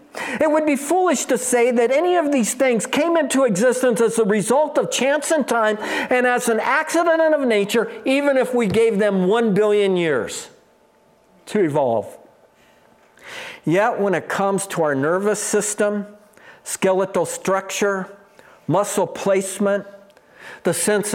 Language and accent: English; California, United States; Now, I come from the Bay Area, and I have driven across the Golden Gate Bridge thousands of times, literally thousands of times in my life.